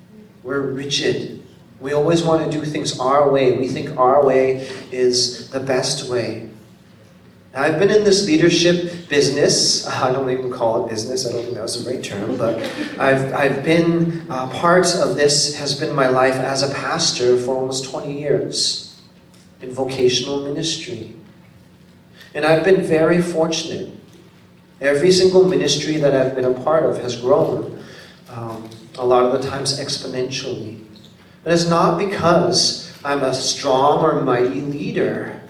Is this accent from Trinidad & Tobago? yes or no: no; Canada; I grew up in Canada, so I'm a Korean Canadian.